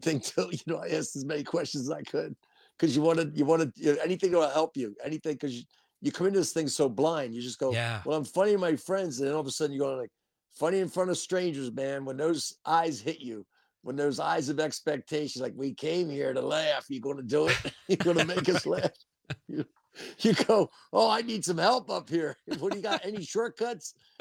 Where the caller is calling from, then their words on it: Asheville, North Carolina, United States; Asheville, North Carolina.